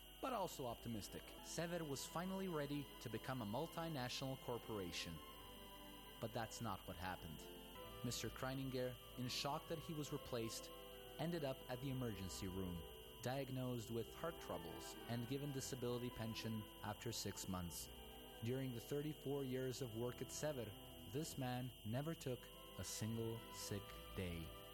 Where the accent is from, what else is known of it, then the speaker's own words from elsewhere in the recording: Subotica, Vojvodina, Serbia; I had a chance to chat with Dinkic in 2012 after a press conference in my hometown of Subotica.